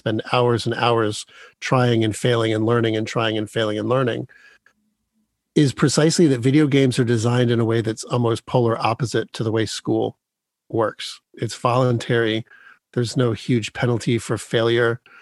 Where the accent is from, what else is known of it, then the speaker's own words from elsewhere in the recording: Dearborn, Michigan, United States; born there; Well, where it all began was I was born in Dearborn, Michigan.